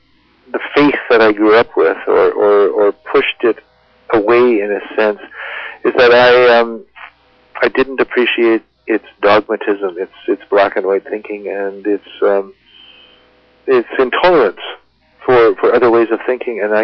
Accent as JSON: {"language": "English", "town": "Port Edward", "region": "British Columbia", "country": "Canada", "tie": "born there", "said": "I was born in Port Edward, British Columbia."}